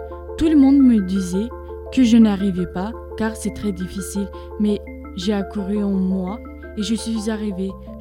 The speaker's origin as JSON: {"language": "French", "country": "Turkey", "said": "je suis kurde et j'ai 13 ans. Je viens de Turquie."}